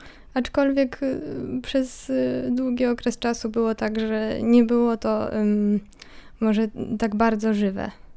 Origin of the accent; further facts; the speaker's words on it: Lublin Voivodeship, Poland; now in Łódź, Poland; Pochodzę z Lubelszczyzny, z niewielkiej wsi pod Kraśnikiem. I tak właśnie tam spędziłam najmłodsze lata swojego życia. Tam właśnie narodziła się moja wiara.